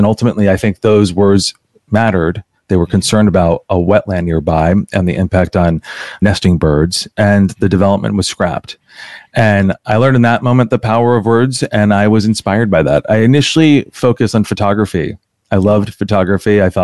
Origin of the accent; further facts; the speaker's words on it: Mount Kisco, New York, United States; Yeah, so I grew up in Mount Kisco, New York. So for anyone who knows sort of New York City and the suburbs around. If you take the Metro North, I'm about an hour north of the city.